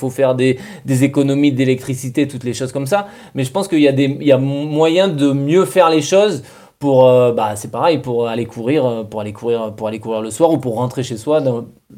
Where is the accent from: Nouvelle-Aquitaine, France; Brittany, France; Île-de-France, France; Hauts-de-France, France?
Nouvelle-Aquitaine, France; Bergerac; chez nous à Bergerac